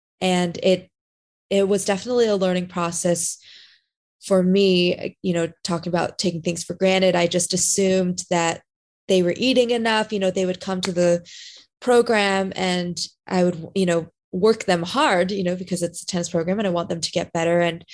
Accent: California, United States; I grew up in SoCal, so that's where my heart is.

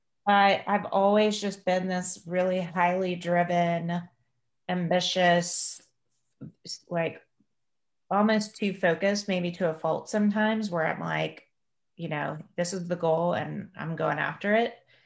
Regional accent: Houston, Texas, United States; So I'm from Houston, Texas.

